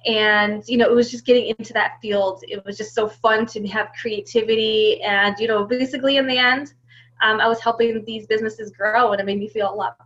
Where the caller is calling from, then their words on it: Poughkeepsie, New York, United States; I am actually located in the beautiful Hudson Valley, New York. We're about 2 hours north of New York City, specifically in the Poughkeepsie area.